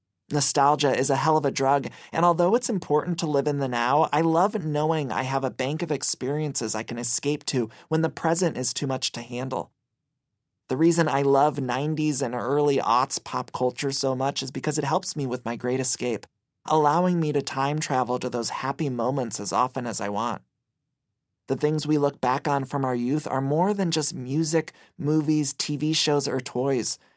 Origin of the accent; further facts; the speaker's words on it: Ohio, United States; As a little boy growing up in Northeast Ohio